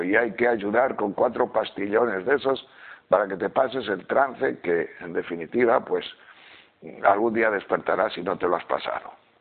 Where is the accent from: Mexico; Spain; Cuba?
Spain; Castile and León; mi pueblo es un pueblo de transhumancia, es un pueblo de pastores de esos que tienen grandes rebaños, que bajan desde León a Extremadura.